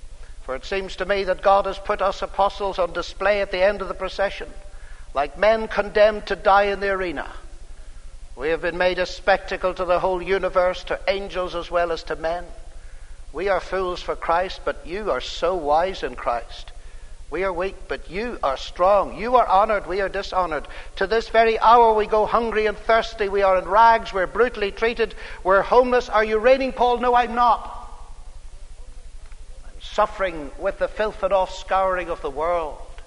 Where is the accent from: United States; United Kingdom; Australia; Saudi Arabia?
United Kingdom; Northern Ireland; And in my home country of Northern Ireland, the same kind of religious philosophy has wreaked a sad and sorry havoc.